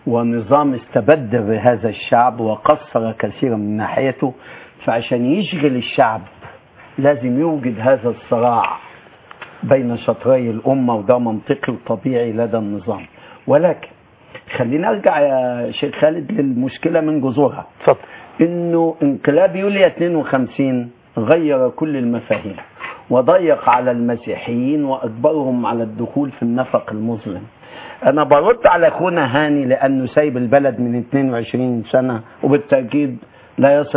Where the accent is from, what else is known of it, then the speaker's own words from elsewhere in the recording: Egypt; انا كمصري مفروض كمسيحي مواطن